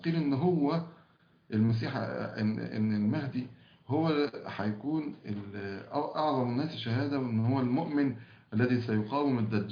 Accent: Egypt; now in Oman; انا مصري مقيم في سلطنة عمان.

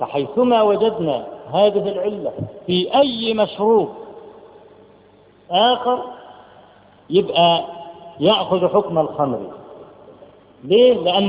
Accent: Egypt; أنا من مصر

